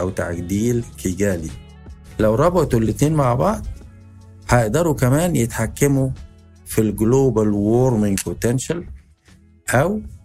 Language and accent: Arabic; Egypt; مثلا احنا عندنا في مصر بنبني 14 مدينة مليونية جديدة